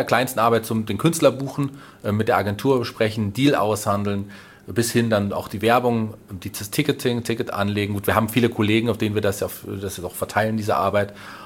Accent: Fulda, Hesse, Germany; born there; Also ich bin gebürtiger Fulderer, bin glücklich, in dieser wunderbaren Stadt zu wohnen. Ich habe Fulda mal verlassen in Richtung Berlin, damals nach der Schule.

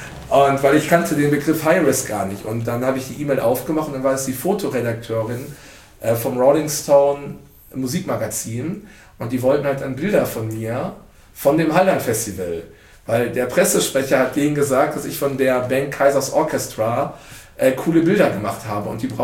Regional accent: North Rhine-Westphalia, Germany; Weil ich wohne ja nicht in Bochum. Bochum VfL ist mein Verein, aber ich bin ja im Niederrhein groß geworden, also 80 Kilometer von Bochum weg.

